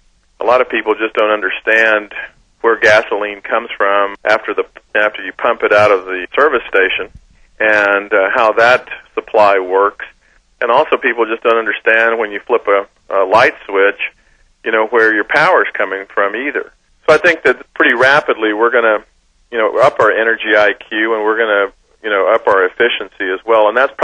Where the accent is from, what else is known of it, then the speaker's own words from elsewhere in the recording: United States; Being an American, we're very innovative people, very creative, and we're going to work our way through this.